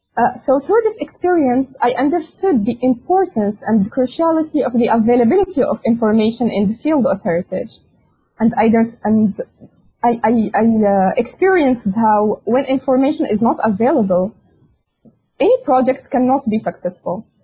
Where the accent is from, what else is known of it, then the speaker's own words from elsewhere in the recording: Morocco; As you know, I'm an architect from Morocco